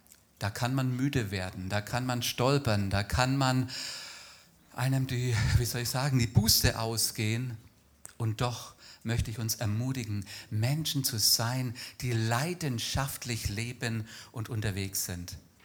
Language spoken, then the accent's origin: German; Bavaria, Germany; Wir kommen eben beide aus Franken, ne?